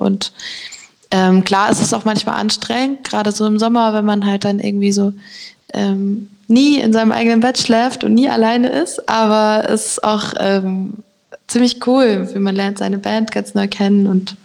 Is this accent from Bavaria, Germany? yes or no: yes; Munich, Bavaria, Germany; Ich durfte … auf dem Tollwood in München, auch in meiner Heimatstadt, supporten.